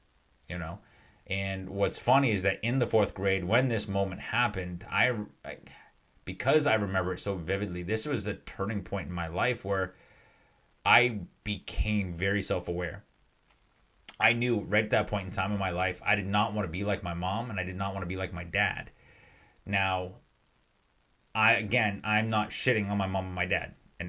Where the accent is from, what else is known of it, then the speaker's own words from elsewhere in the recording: Lincoln, Maine, United States; stopped in my hometown, Lincoln, Maine.